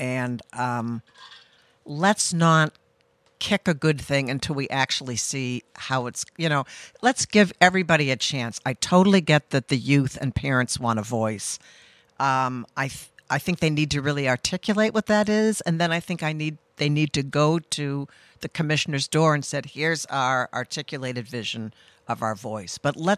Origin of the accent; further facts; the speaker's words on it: Massachusetts, United States; moved away as an adult; now in Rhode Island, United States; No, I grew up on the Cape and went to college in Oregon, which is probably where I got most of my politics